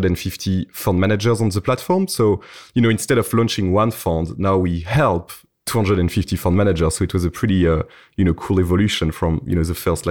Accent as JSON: {"language": "English", "town": "Lyon", "region": "Auvergne-Rhône-Alpes", "country": "France", "tie": "born or raised there", "moved": "as an adult", "lives_now": "London, United Kingdom", "said": "I remember I was in my hometown in Lyon, in France back then."}